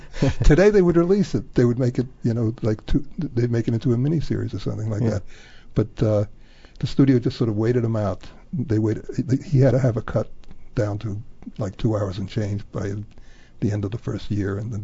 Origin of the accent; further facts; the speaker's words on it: New York, United States; I'm a New Yorker.